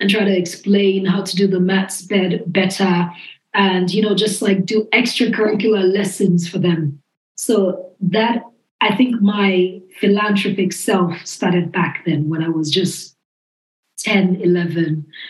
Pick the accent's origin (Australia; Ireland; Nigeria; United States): Nigeria; And that was important for me because growing up in Nigeria, Christmas was a big deal.